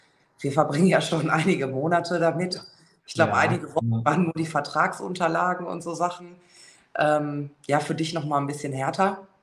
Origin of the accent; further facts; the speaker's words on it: North Rhine-Westphalia, Germany; ihr wisst ja, ich bin aus dem Ruhrgebiet